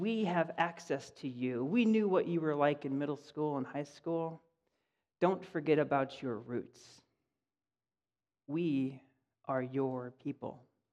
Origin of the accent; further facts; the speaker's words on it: Sioux City, Iowa, United States; Hometown. Sioux City, Iowa. Where I'm from. That's my hometown.